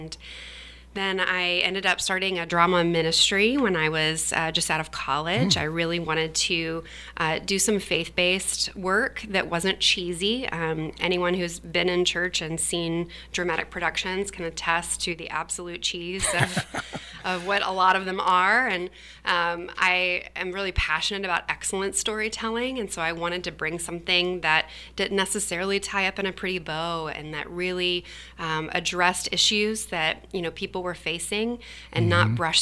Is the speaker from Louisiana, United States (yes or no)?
yes; Louisiana, United States; also born or lived in Tennessee; I am. I was born in Louisiana and grew up there and ended up going to school in the South as well, and landed in Tennessee after I graduated, and really loved living there. I was in Nashville.